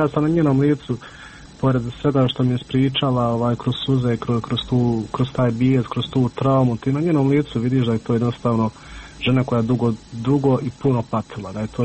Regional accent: Miljevina, Republika Srpska, Bosnia & Herzegovina; mi smo svi gore iz Miljevine

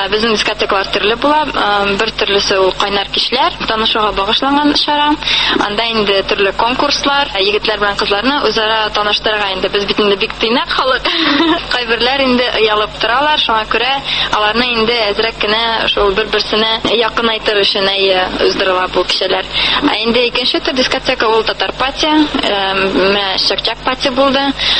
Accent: Nizhnekamsk, Tatarstan, Russia; born or raised there; moved away

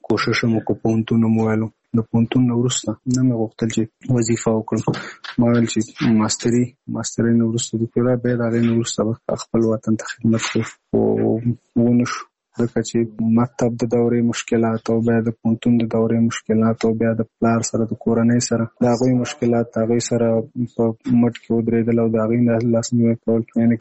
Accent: Nangarhar, Afghanistan; now in Kabul, Afghanistan; زموږ کور په ننګرهار کې دی، زه په کابل کې یم دلته،

